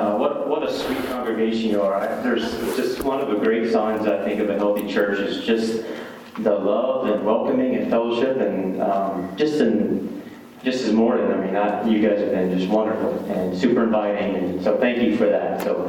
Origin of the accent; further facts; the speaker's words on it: Pleasantville, Missouri, United States; Had the privilege to go back to my hometown church, which is in Pleasantville, Missouri, and got to take over as the lead pastor of my hometown church.